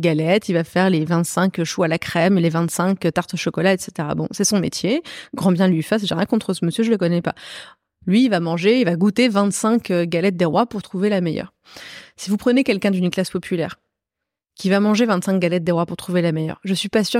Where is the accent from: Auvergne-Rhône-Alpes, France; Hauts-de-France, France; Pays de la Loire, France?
Hauts-de-France, France; là où j'ai grandi, dans l'Oise, en Picardie